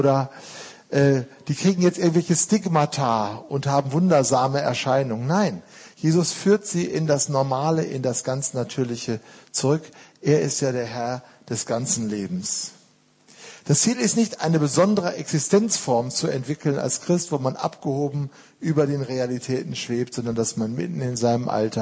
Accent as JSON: {"language": "German", "country": "Germany", "said": "Wir als Deutsche wollen uns ja immer bei Beerdigungen total zusammenreißen, ja?"}